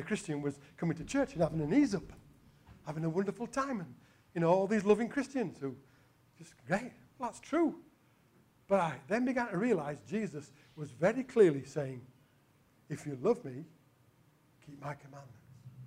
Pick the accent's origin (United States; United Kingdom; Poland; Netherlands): United Kingdom; Yorkshire and the Humber; because I'm a Yorkshireman, and I come from what was the coal mining area of Yorkshire.